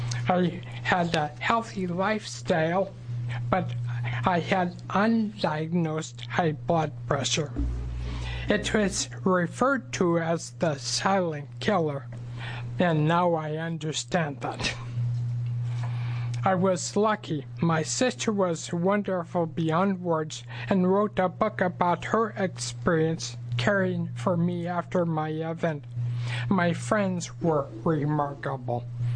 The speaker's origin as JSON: {"language": "English", "town": "Lincoln City", "region": "Oregon", "country": "United States", "said": "I'm from Lincoln City on the coast."}